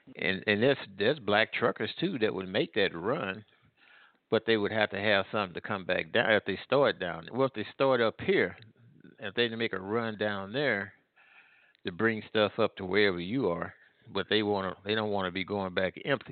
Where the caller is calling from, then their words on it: Midwest, United States; Yeah, this is I'm calling from the Midwest.